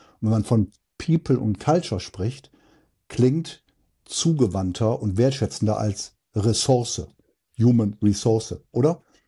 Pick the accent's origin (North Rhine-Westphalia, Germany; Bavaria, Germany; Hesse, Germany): North Rhine-Westphalia, Germany; Wuppertal; born there; ich sage immer geboren in Wuppertal, da rausgekommen bin